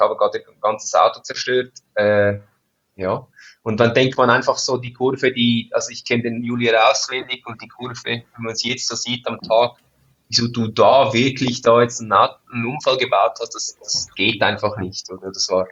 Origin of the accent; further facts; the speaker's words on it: Switzerland; als Schweizer ist man noch hier aufgewachsen.